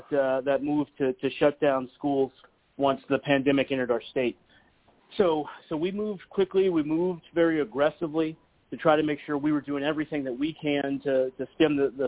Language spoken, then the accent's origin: English; Arlington, Texas, United States; also born or lived in San Francisco Bay Area; I'm a Texan. I'm an Arlington, Texas native.